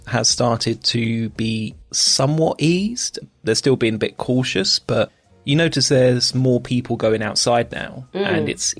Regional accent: London, United Kingdom; the house where I grew up in London.

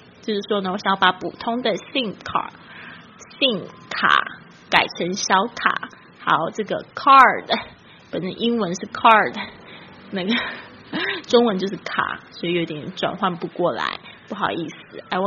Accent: China; now in Taiwan; 一讲妖呢大家就会知道我是从大陆来的。

